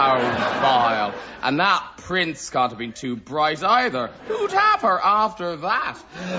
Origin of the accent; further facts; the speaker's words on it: Ireland; I was 20 from Ireland. We didn't have them.